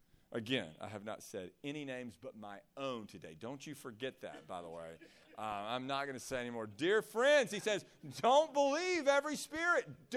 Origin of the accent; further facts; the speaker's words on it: Chattanooga, Tennessee, United States; I got a lot of friends in Chattanooga because I grew up in Chattanooga